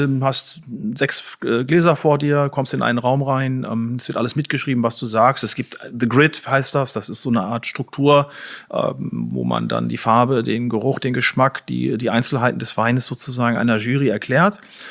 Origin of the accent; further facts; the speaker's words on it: Gütersloh, North Rhine-Westphalia, Germany; now in Hamburg, Germany; Aber ich bin kleiner Weinhändler in Hamburg geworden. Ich habe eine Vorgeschichte als Sommelier. Ich komme eigentlich aus dem Westfälischen, aus Gütersloh.